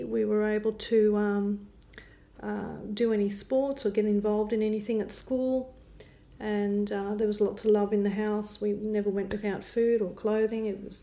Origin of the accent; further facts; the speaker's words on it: Bundaberg, Queensland, Australia; But no, growing up in Bundaberg, my parents, when I think about my growing up years, they were great.